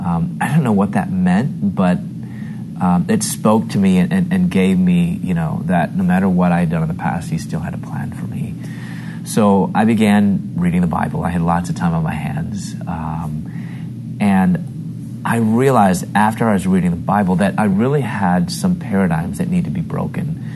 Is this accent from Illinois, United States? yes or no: yes; Chicago, Illinois, United States; moved away as an adult; now in Louisville, United States; I'm from Chicago. I moved to Louisville, Kentucky. I was pursuing my doctorate in dentistry.